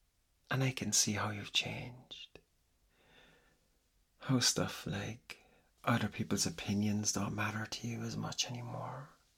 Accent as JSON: {"language": "English", "country": "Ireland", "said": "And being Irish, I call that a medical degree."}